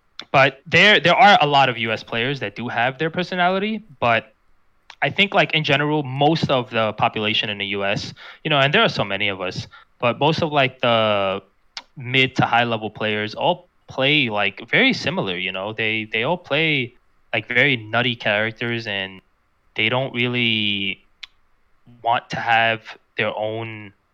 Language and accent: English; New York City, New York, United States; What it is that I'm from New York, of course, and everyone there is just they always worry about how they look